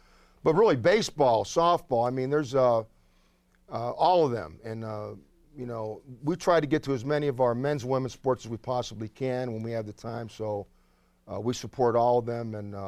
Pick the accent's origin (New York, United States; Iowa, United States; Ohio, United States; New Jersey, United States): Ohio, United States; Steubenville; I'm from Steubenville, Ohio, which is chock full of Cleveland Browns fans, just so you know that. But we're within 40 miles of the Pittsburgh area.